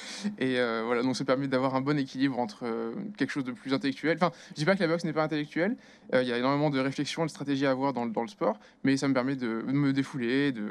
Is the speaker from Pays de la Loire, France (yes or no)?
no; Avignon, Provence-Alpes-Côte d'Azur, France; Non, je suis d'Avignon initialement, puis je suis venu ici pour mes études